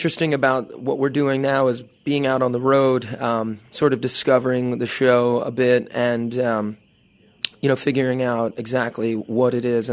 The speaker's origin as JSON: {"language": "English", "region": "New York", "country": "United States", "said": "I was from New York."}